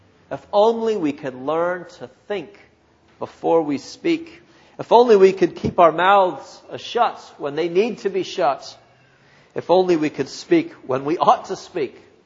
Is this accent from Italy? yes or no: no; Canada; Growing up in Canada, my family traveled mostly every summer to a vast, wild space in the north, a provincial park